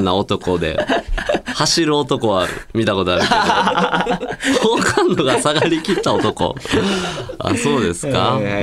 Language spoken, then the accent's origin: Japanese; Hyogo, Japan; moved away as an adult; now in Tokyo, Japan; 俺は関西出身で、そう、俺は関西出身です、僕は。うん、兵庫県出身なんですけども、ね、地元も、もう18まで関西いました、ずっと。うん、20歳まで関西いましたわ、うん。で、周りも関西弁でしたけど